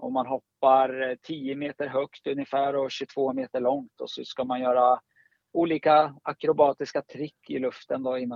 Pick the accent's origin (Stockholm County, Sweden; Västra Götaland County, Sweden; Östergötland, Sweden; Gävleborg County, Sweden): Östergötland, Sweden; Norrköping; now in Falun, Sweden; Nej, jag är född och uppvuxen i Norrköping.